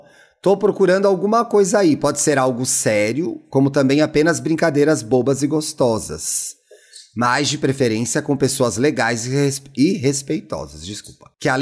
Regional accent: Goiânia, Goiás, Brazil; moved away as an adult; now in Rio de Janeiro, Brazil; Tenho 25 anos, é um bebê, né, gente? Hoje em dia moro no Rio de Janeiro, na Zona Norte, mas sou natural de Goiânia, saiu fugida, né? Faz 4 anos que moro aqui

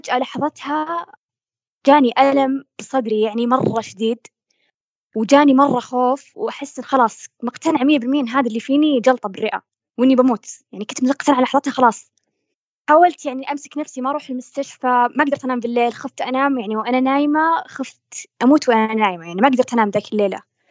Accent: Saudi Arabia; كان وقتها يعني وصل التطعيم عندنا بالسعودية

